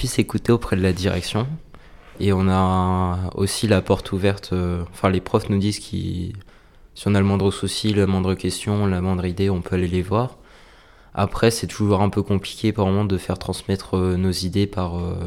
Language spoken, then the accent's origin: French; Fouesnant, Brittany, France; Je viens de Bréau-Loup à Fouesnance, à côté de Quimper en Bretagne.